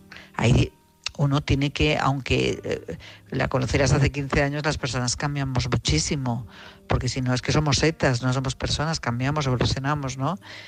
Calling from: Madrid, Community of Madrid, Spain; de Madrid.

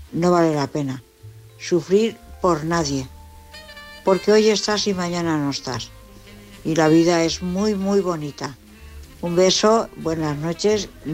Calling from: Valencia, Valencian Community, Spain; de Valencia

